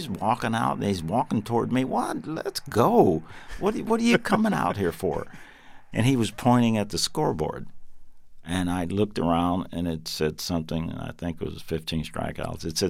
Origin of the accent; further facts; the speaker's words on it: Omaha, Nebraska, United States; He came from Memphis, Tennessee. I was from Omaha, Nebraska.